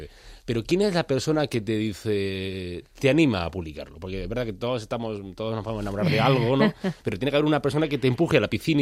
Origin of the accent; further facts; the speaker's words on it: Granada, Andalusia, Spain; porque como granadino me hizo mucha ilusión leer